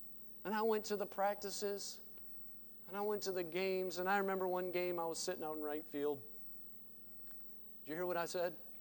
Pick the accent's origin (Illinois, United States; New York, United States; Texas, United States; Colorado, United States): Illinois, United States; I grew up in the Midwest, just outside of Chicago.